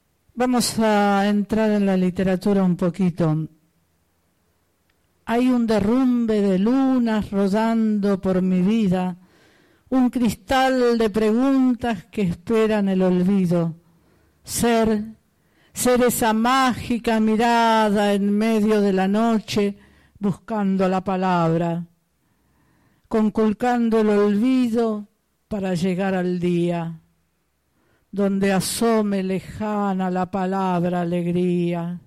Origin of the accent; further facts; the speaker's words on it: Argentina; somos argentinos y peronistas